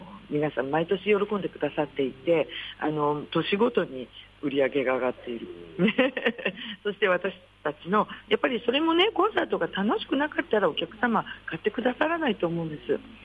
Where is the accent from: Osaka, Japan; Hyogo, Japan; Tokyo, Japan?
Tokyo, Japan; Chofu; 私はもう調布に生まれ育って、なんですけど、調布で、小さい会社も作りましたし、